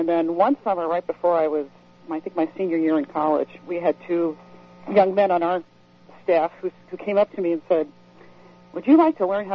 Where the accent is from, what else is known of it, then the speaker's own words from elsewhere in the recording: Indianapolis, Indiana, United States; moved away as an adult; also born or lived in Chicago; I was born in Indiana, and I grew up in Indianapolis. Then I came out east for college, and then went back out to the Midwest to Chicago for graduate school, and then came back out to the east and have been here ever since.